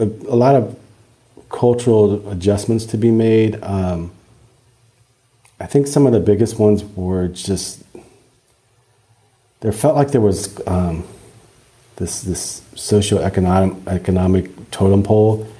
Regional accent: the South, United States; I grew up in the South and she grew up in LA.

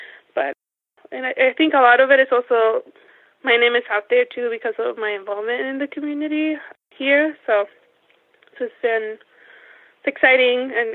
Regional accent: Puerto Rico; I grew up in Puerto Rico, so they're like in a town nearby where I grew up.

